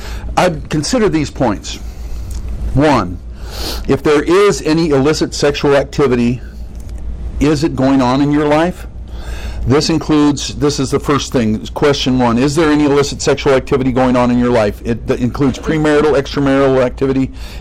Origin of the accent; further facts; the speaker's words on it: Sacramento, California, United States; But anyway, I grew up in Sacramento.